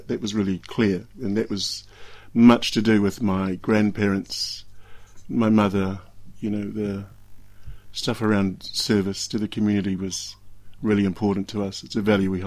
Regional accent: Auckland, New Zealand; moved away as an adult; now in Cook Islands; I was born in Ponsonby in Auckland. My mother migrated with my grandparents and family in the 1950s. We then moved to a suburb called Mount Albert and lived there most of our lives. And then in 2011, I moved to the Cook Islands

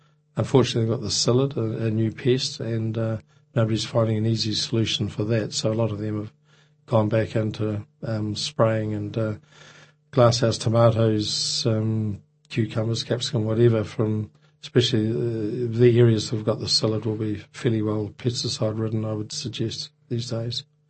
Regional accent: Blenheim, Marlborough, New Zealand; also born or lived in Otago; My family had moved from Otago. I was brought up in Blenheim from the age of four. We had a big section running down to a river.

